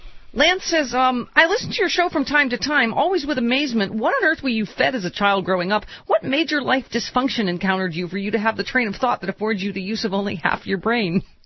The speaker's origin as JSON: {"language": "English", "region": "New York", "country": "United States", "tie": "born or raised there", "said": "Yes. It's my home state."}